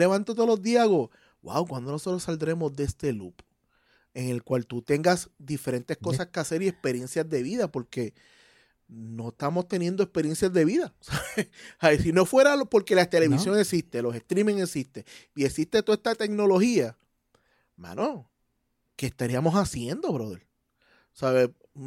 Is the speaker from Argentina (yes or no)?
no; Puerto Rico; Aunque soy boricua y trabajo en el medio